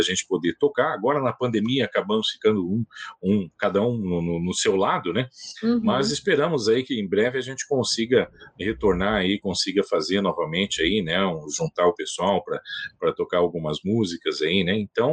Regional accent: Porto Alegre, Rio Grande do Sul, Brazil; also born or lived in Santa Maria; Lá no Rio Grande do Sul, eu sou gaúcho, né? Eu nasci em Porto Alegre, mas eu morei muito tempo em Santa Maria, né? No interior do Rio Grande do Sul.

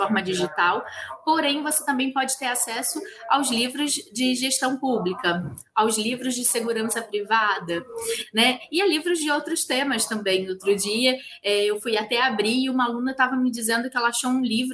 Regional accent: Rio de Janeiro, Brazil; accent: chiado; eu, com esse sotaque chiado, sou do Rio de Janeiro. E lá no Rio de Janeiro, nós recebemos dois documentos diferentes.

